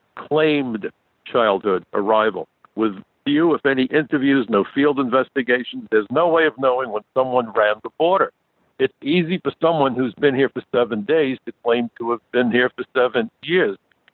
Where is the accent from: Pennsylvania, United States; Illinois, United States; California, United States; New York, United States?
New York, United States; New York City; I'm a New Yorker. I'm Jewish. I'm part of America's smallest minority.